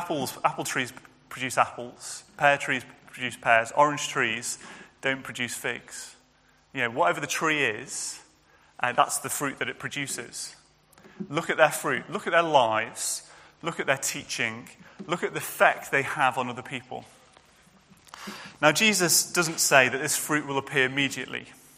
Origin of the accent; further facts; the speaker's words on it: Birkenhead, North West England, United Kingdom; And that's a guy, a bishop of Birkenhead, which is my hometown. So I'm quite pleased.